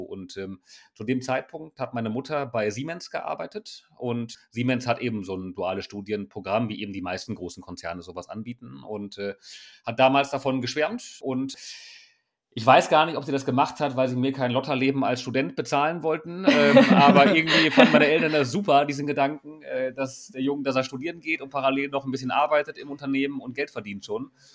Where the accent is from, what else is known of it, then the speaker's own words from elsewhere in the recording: Bocholt, North Rhine-Westphalia, Germany; Ich komme aus einer kleinen Stadt in NRW, die heißt Bocholt. Das ist so ein Stückchen nördlich vom Ruhrgebiet, kennt man nicht. Hat so gut 80.000 Einwohner, ist gleich an der holländischen Grenze.